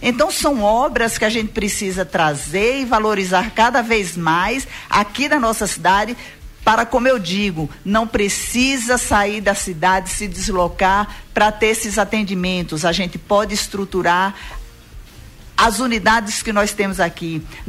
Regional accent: Campo Formoso, Bahia, Brazil; eu sou filha de Campo Formoso, nascida e criada em Campo Formoso. Saí como muitos saíram antigamente para estudar, para ter suas formações. Fiz minha família, mas meu cordão umbilical nunca saiu daqui.

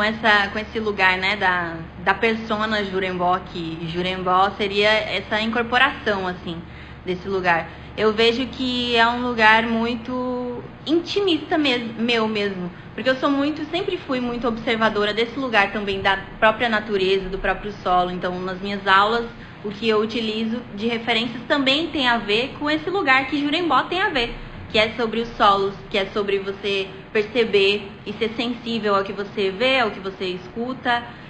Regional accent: Brazil; eu não sou campo-formosense, né? Não sou baiana, inclusive, mas tenho toda uma trajetória e entro com respeito nesse lugar que não é meu, mas é também, porque sou brasileira

